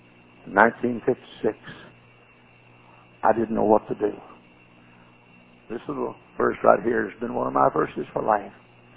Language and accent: English; Texas, United States; I was a Texan. I started to say my accent was strange, but it wasn't.